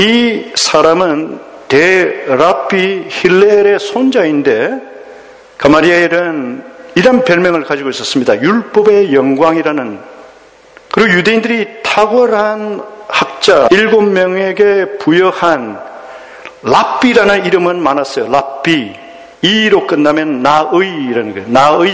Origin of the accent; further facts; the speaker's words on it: South Korea; now in New Zealand; 우리는 한국 사람입니다.